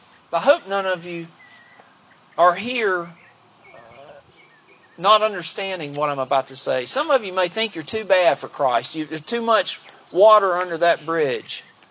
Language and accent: English; Alabama, United States; He wound up in prison down in my home state in Alabama for not quite a year for obstruction of justice.